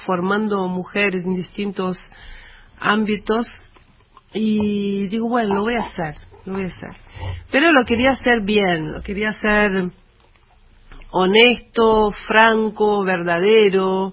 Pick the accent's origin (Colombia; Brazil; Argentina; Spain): Brazil; Minas Gerais; Spanish is a second language; Soy brasileña, ¿viste? Naciste en Brasil. Yo nací en Minas Gerais